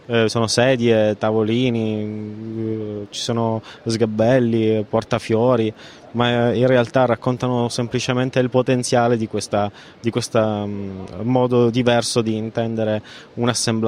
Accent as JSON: {"language": "Italian", "town": "Palermo", "region": "Sicily", "country": "Italy", "said": "vengo da Palermo, sono un designer."}